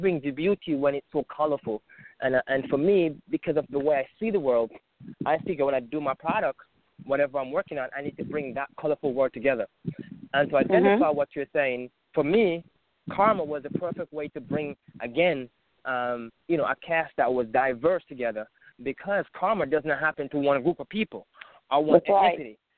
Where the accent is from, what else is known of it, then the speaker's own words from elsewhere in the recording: Connecticut, United States; also born or lived in Jamaica; by birth, I was born in this wonderful island of Jamaica. And I grew up in Connecticut.